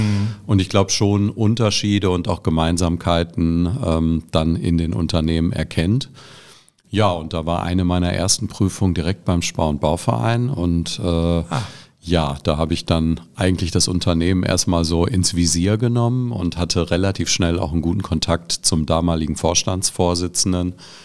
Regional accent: Bottrop, North Rhine-Westphalia, Germany; also born or lived in Tübingen; Also ich komme aus Bottrop ursprünglich, habe im Prinzip auch zumindest mein Grundstudium in Bochum verbracht, war dann in Tübingen in Süddeutschland

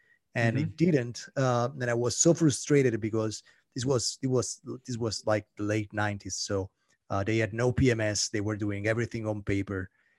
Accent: Italy; English is a second language; No, I'm Italian. Okay. My French is really poor.

